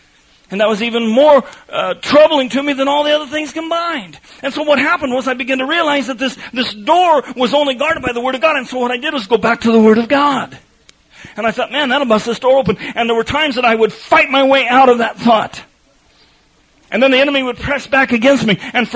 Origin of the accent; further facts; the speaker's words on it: Denver, Colorado, United States; I said, hey, I grew up in Denver.